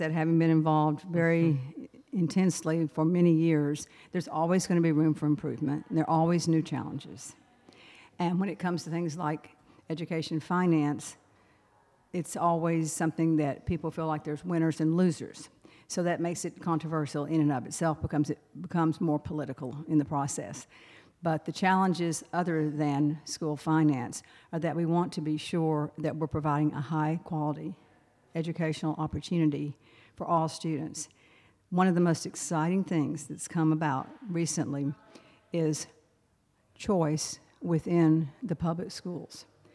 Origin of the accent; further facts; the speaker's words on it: Longview, Texas, United States; I grew up in the piney woods of East Texas in Longview.